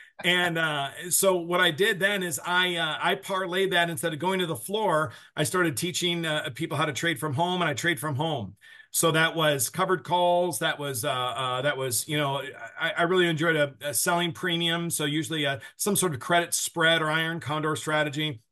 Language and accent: English; Midwest, United States; I hail from the Midwest.